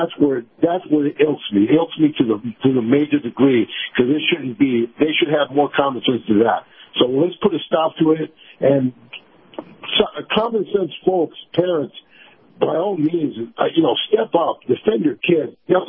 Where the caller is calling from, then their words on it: Tampa, Florida, United States; From Tampa.